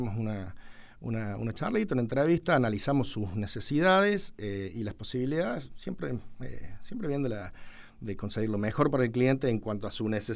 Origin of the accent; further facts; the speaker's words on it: Río Tercero, Córdoba, Argentina; somos vendedores de Río Tercero, no que venimos de afuera, de vaya a saber dónde, a tirar cualquier cosa al ruedo. Sí, somos... casi todos, bueno, somos nacidos ahí, vivimos ahí, trabajamos ahí